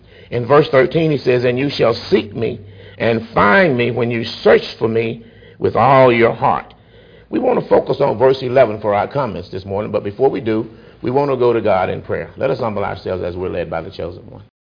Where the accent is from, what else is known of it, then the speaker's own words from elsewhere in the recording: Marshall, Texas, United States; I think James introduced me, and I'm from Marshall, Texas, and I was visiting him